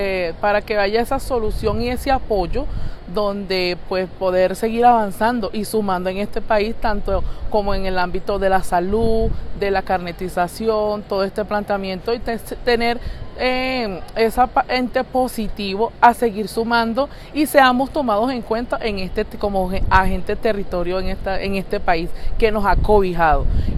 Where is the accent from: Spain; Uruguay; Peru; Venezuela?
Venezuela; moved away; como migrantes venezolanos que somos